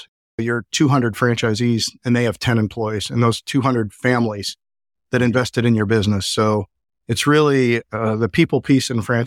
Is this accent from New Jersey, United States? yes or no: no; Chicago, Illinois, United States; now in Boone, United States; I came out there from Chicago. So a little culture shock for everybody involved, but it was great.